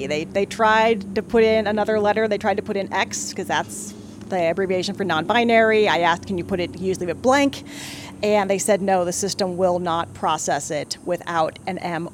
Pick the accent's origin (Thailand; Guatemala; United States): United States; Phoenix, Arizona; I am from Phoenix, Arizona, and I am one of the few people who are legally non-binary.